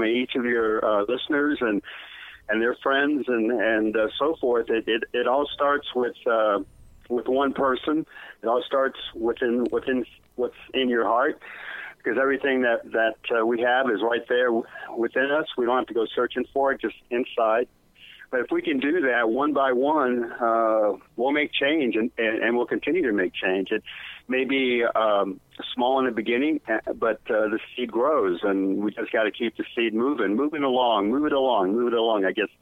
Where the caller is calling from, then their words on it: San Antonio, Texas, United States; Well, I'm calling from San Antonio, Texas, and deep in the heart of Texas, I guess you can say, and it's hot down here today.